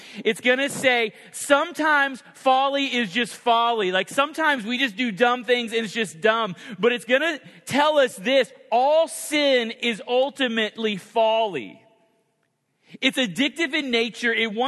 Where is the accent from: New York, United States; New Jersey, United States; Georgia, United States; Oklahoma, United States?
Oklahoma, United States; I grew up in Oklahoma, and I grew up, we have tornadoes too